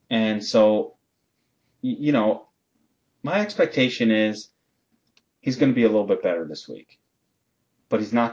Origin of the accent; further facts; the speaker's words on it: Brooklyn, New York, United States; I know how to spell schmear. I'm from Brooklyn.